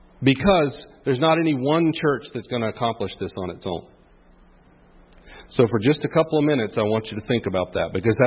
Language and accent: English; Florida, United States; moved away; We're from Florida, and we pastored an SBC church there. And about 7 years ago, we moved here